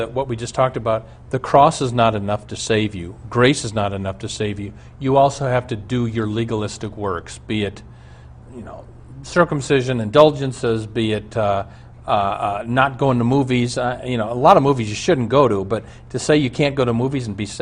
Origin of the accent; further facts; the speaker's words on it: Omaha, Nebraska, United States; Our family doctor growing up in Omaha was Dr. Armbrust. He delivered my brother and he was our doctor all the way through high school.